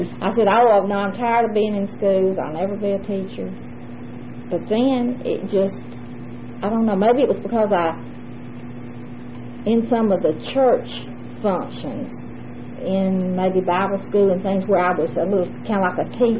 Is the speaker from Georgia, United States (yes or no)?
yes; Carrollton, Georgia, United States; born there; Well, I was born in Carrollton, Georgia.